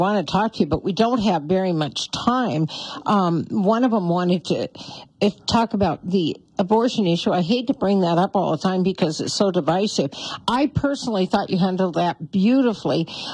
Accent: Billings, Montana, United States; I'm from Bozeman, Montana, but grew up in Billings.

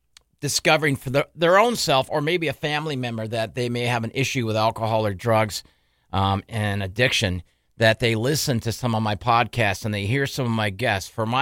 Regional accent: San Diego, California, United States; You just told me that you know a little bit about San Diego, my hometown, don't you?

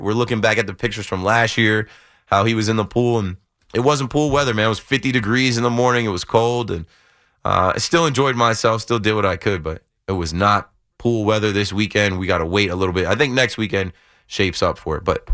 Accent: New Jersey, United States; Me, I'm from the Shore area.

